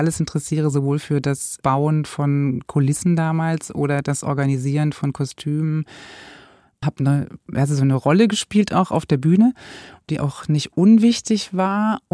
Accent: Eckernförde, Schleswig-Holstein, Germany; also born or lived in Offenburg; Ich bin geboren in Baden-Württemberg in Offenburg und habe da aber nicht so eine lange Zeit verbracht und bin dann, prägend war für mich die Zeit in Schleswig-Holstein, in Eckernförde. Bin ich zur Schule gegangen und habe Abitur gemacht und war nach dem Abi noch eine Zeit lang dort

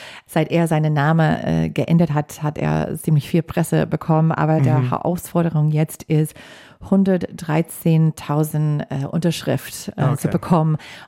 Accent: Wisconsin, United States; German is a second language; now in Germany; Und diese Woche haben also 4 Bundesstaaten gewählt, inklusive mein Heimatstadt Wisconsin.

